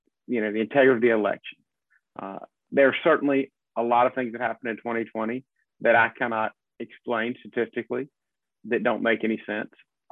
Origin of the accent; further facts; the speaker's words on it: South Carolina, United States; and I grew up in South Carolina doing politics.